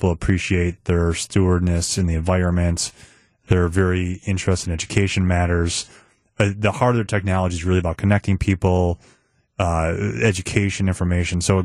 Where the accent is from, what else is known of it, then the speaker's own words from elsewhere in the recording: Chicago, Illinois, United States; I grew up in Southside Chicago.